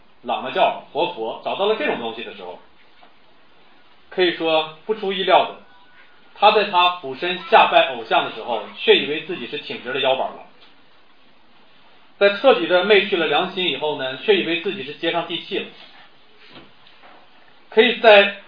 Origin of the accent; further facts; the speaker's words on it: Northeast China, China; 那么他就是咱们东北话说有点欠削